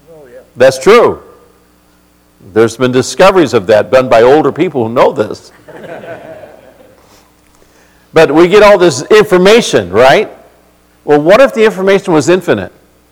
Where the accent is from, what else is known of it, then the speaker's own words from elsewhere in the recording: Norwalk, California, United States; also born or lived in Long Beach; I grew up in California, as you know, born in Long Beach, and spent most of my life in Southern California area. And when we were moved to Norwalk, it was a veterans neighborhood, was what we called it